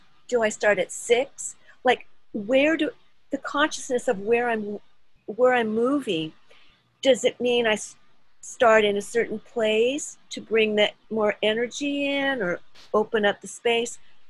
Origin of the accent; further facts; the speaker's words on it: California, United States; Southern California where I grew up, and I always see my parents.